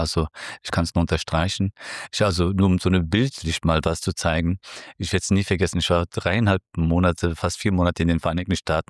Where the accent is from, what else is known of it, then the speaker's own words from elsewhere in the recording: Cologne, North Rhine-Westphalia, Germany; für einen Rheinländer, und ich komme aus Köln